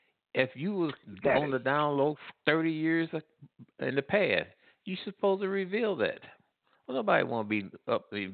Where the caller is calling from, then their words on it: Midwest, United States; Yes, yeah … calling from the Midwest.